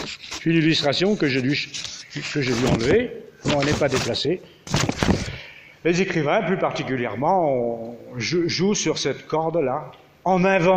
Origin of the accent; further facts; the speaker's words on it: Plogonnec, Brittany, France; born there; Je suis né à Plogonac, donc c'est peut-être quelqu'un de la famille.